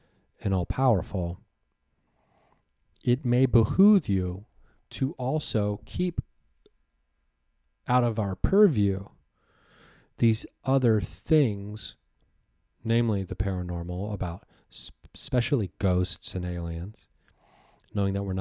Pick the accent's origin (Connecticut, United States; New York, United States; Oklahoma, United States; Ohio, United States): Ohio, United States; Dayton; at Wright Patt Air Force Base in Dayton, Ohio, my hometown